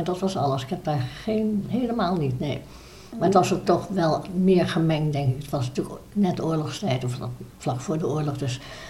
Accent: Leiden, South Holland, Netherlands; Ik ben geboren in Leiden, in een ziekenhuis, ik denk diakonessenhuis toen nog. En ik heb vanaf mijn geboorte gewoond op de Haarlemmerstraat 43A in Leiden

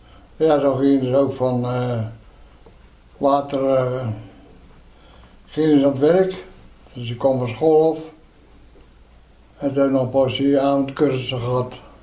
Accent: Hoogmade, South Holland, Netherlands; Geboren in Hoogmade en daar groeiden we op.

